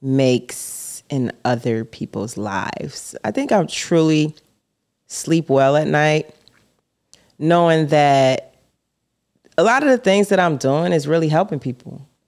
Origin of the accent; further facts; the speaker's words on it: Florida, United States; this feels very familiar because I grew up in Florida originally, and I was a big, big, big fan of like 90s dance music